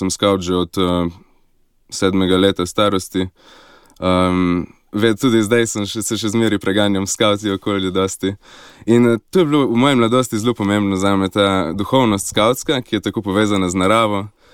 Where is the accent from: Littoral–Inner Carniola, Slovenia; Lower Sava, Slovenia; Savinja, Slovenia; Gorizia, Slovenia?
Littoral–Inner Carniola, Slovenia; Postojna; Rojen sem leta 92 v Postojni. V osnovno šolo sem hodil v Prestranek.